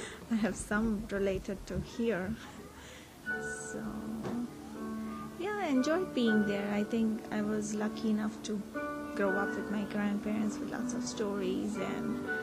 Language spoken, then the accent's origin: English; Mumbai, Maharashtra, India; I was born in Bombay, a city called Bombay, which is in India, in 1978.